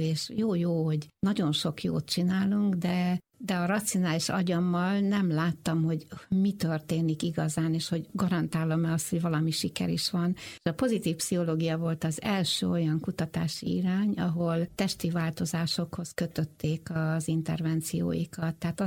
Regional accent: Pécs, Baranya, Hungary; és én egy pécsi lány vagyok, és egyértelmű volt egyke pécsi lány, hogy én nem fogok tudni elmenni Pécsről máshova tanulni

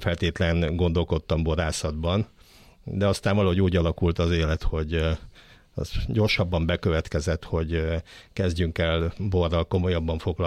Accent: Borsod-Abaúj-Zemplén, Hungary; born there; Badacsonyi lakos vagyok, de régebben borsodi születésű vagyok, távolról csodáltam a Balatont

